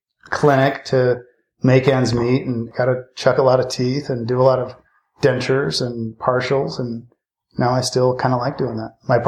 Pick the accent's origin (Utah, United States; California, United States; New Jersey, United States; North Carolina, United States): Utah, United States; also born or lived in Idaho; Well, I practice in Boise, Idaho. I'm originally from Utah and Idaho.